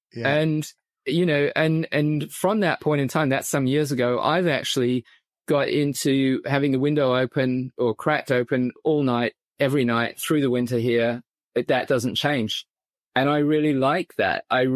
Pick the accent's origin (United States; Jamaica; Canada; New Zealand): New Zealand; also born or lived in Australia; You know, years ago, I lived in Australia. I grew up in New Zealand